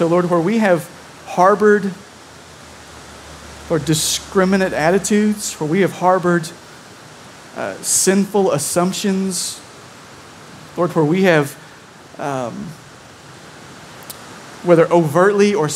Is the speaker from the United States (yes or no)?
yes; Somerset, Kentucky, United States; I am from Somerset, Kentucky, south central, southeast-ish, okay, Kentucky. not exactly a cultural melting pot.